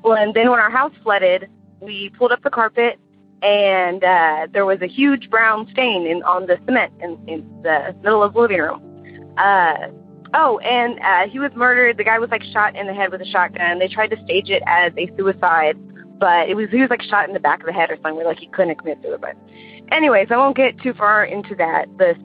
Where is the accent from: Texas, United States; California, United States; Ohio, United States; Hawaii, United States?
Texas, United States; Houston; I'm from Houston, Texas.